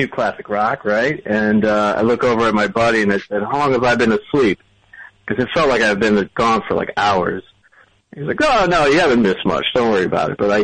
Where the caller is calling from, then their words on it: Somerville, Massachusetts, United States; I'm calling from Somerville, Massachusetts, United States.